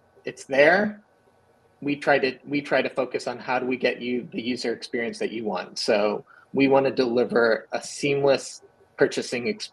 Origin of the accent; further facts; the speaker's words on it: Chicago, Illinois, United States; I grew up in Chicago.